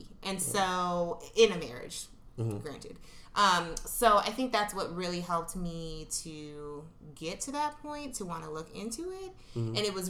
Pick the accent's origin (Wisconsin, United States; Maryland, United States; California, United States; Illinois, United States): Illinois, United States; Chicago; I am from Chicago, everybody. I'm 31. Ooh. My pronouns are she, her. I am a woman. My ethnicity is Black and Puerto Rican. Lived in Chicago area my whole life.